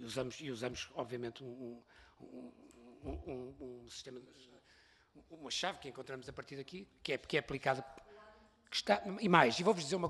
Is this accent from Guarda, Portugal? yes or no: no; Porto, Portugal; no Porto, onde nasci e onde sou natural.